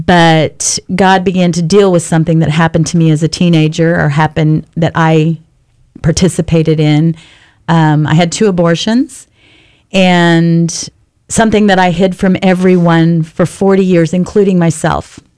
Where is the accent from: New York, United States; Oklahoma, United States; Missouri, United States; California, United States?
Missouri, United States; Kansas City; So I'm from Kansas City, Missouri.